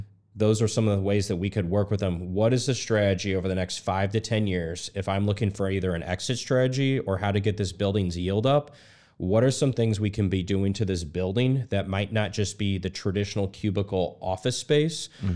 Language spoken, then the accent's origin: English; St. Louis, Missouri, United States; a lot of these buildings near and dear to my heart because I'm from St. Louis. We have a lot of buildings sitting in our downtown right now.